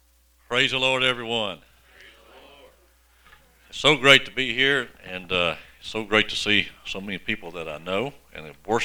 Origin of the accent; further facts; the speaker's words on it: West Helena, Arkansas, United States; I remember back when I was growing up as a boy, I grew up in West Helena, Arkansas.